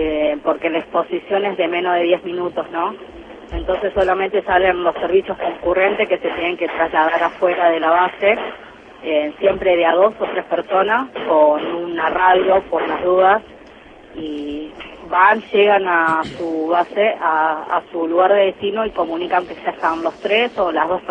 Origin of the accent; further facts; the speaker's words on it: Santa Fe, Argentina; born there; En Santa Fe Capital.